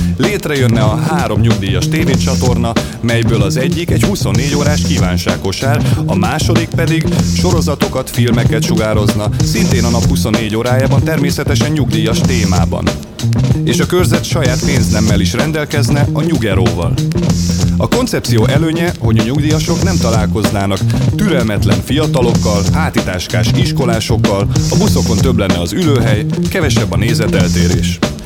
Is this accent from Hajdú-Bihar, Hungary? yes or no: no; Budapest, Hungary; born there; Budapesten születtem, és itt végeztem a tanulmányaimat is.